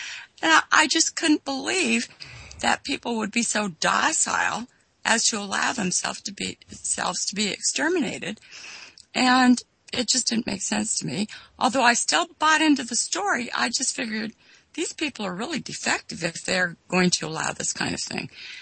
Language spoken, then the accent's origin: English; Sacramento, California, United States; Oh, no. I grew up in California.